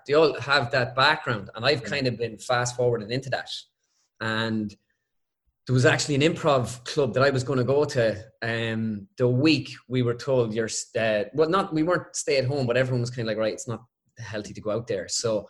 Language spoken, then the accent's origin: English; Ireland; Because, like, being Irish, like I was saying, it's very hard for me to come on and go